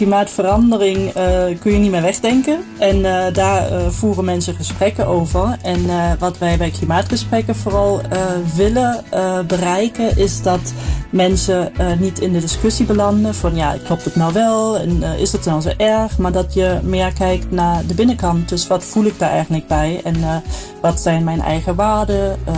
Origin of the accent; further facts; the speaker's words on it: Germany; now in Nijmegen, Netherlands; 39 jaar oud. Woon in Nijmegen sinds 20 jaar. Oorspronkelijk kom ik uit Duitsland